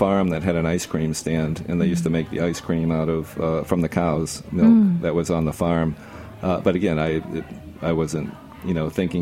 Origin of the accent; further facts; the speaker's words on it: Boston, Massachusetts, United States; I grew up in the Boston area, and actually grew up, our family hunted and cooked a lot.